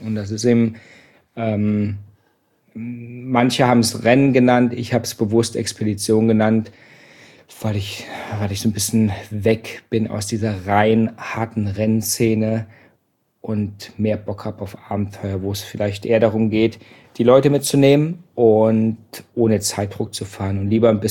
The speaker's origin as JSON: {"language": "German", "town": "Berlin", "region": "Hamburg", "country": "Germany", "said": "Ich komme aus Berlin, habe viel Techno gehört"}